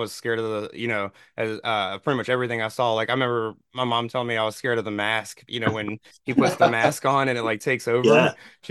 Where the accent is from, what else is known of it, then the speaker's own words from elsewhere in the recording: Elizabeth City, North Carolina, United States; Now I'm from Elizabeth City. I, you know, pretty much went to shows in Norfolk, Virginia Beach growing up